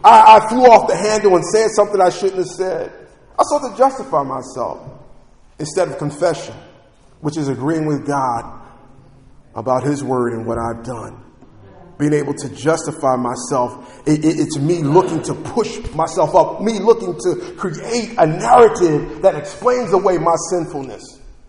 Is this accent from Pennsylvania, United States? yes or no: yes; Philadelphia, Pennsylvania, United States; I grew up in North Philly, 22nd and Allegheny